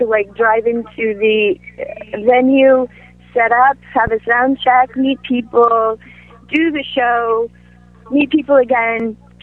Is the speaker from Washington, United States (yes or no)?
yes; Seattle, Washington, United States; you know, I'm from Seattle, so, you know, Seattle's best coffee and Starbucks and all that stuff. So, of course, I'm spoiled.